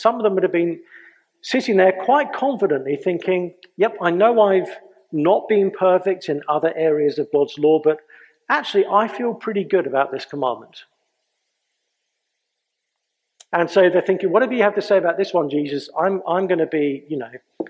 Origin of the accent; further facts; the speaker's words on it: England, United Kingdom; now in United States; Now, I'm aware that I'm English, and I'm about to talk to Americans about dentistry, and that's not a good place for an Englishman to be.